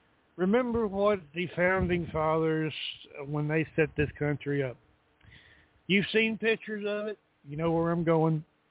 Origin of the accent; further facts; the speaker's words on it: Texas, United States; I am American born in this fucking country, in the state, the great state of Texas. Okay? Southern bred and Southern born